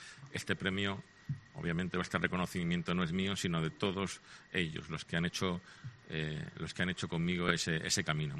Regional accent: Huesca, Aragon, Spain; now in Málaga, Spain; un tío de Huesca que soy yo, ¿no? Pero bueno, ciertamente yo llegué aquí hace como 40 años y soy tan malagueño como cualquiera

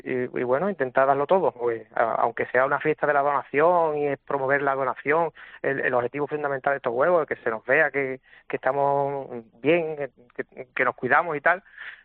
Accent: Cádiz, Andalusia, Spain; De hecho, en la selección, si no recuerdo mal, somos tres de Cádiz.

